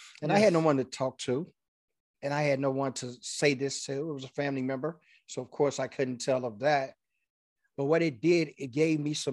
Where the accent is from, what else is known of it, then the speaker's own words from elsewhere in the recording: Chicago, Illinois, United States; I was born and raised in Chicago, the south side of the city, Englewood District, if we go even further, one of the most most notorious districts to grow up